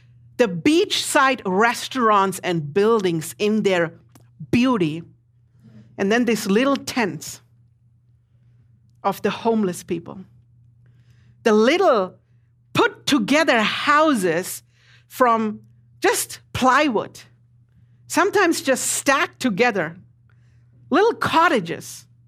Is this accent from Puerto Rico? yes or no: no; Germany; now in Los Angeles, United States; I'm from Germany, born and raised.